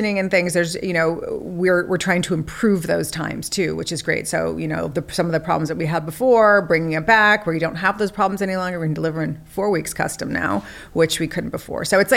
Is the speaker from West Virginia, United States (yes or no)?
no; Montecito, California, United States; I grew up in Montecito before it was like, you know, Spielberg and Oprah land and everybody, you know, famous lived there from Los Angeles as like their beautiful weekend place, which it is.